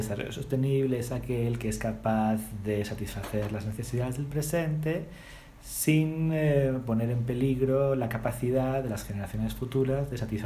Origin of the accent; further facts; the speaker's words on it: Bilbao, Basque Country, Spain; now in Chile; yo nací y crecí en España, en el norte, en el País Vasco, en Bilbao. Ya llevo 15 años en Chile. Estoy casado con chilena, con dos guaguas chilenas